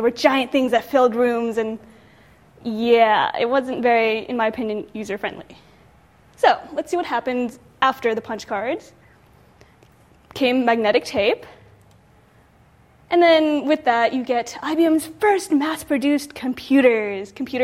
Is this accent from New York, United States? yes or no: no; California, United States; Yay, I'm from Cali, so I'm pretty proud of this list right here.